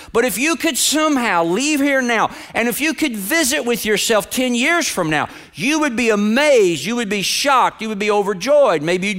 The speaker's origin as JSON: {"language": "English", "town": "Germantown", "region": "Kentucky", "country": "United States", "tie": "born or raised there", "said": "And I was a kid from Kentucky."}